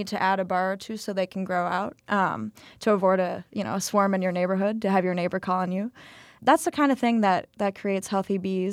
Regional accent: Minneapolis, Minnesota, United States; Well, I'm from Minneapolis, just graduated from Marquette. And in the beginning of August, I'll be going out to Tacoma, Washington.

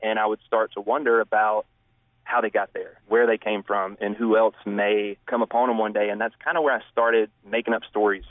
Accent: Arley, Alabama, United States; You know, growing up for me, it was really a place outside its time in a lot of ways.

